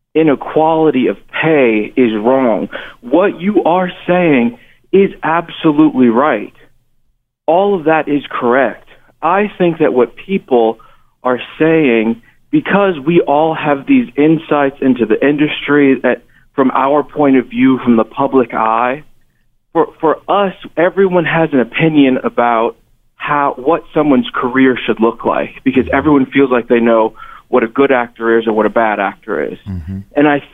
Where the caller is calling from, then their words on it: Missouri, United States; calling from Missouri.